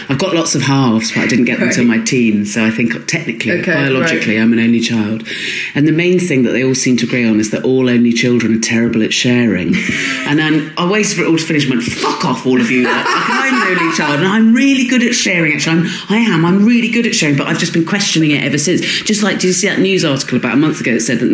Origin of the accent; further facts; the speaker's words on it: Swanage, South West England, United Kingdom; I grew up in Dorset and Swanage